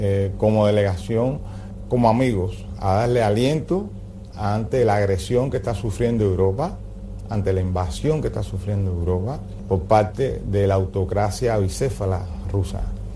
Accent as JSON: {"language": "Spanish", "country": "Cuba", "said": "como cubanos estamos también denunciando la situación de represión"}